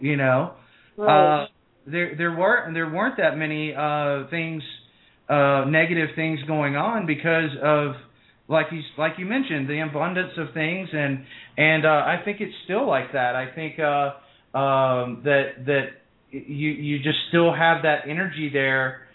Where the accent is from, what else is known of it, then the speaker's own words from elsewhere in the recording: Tennessee, United States; when I first moved up there, and I'm from Tennessee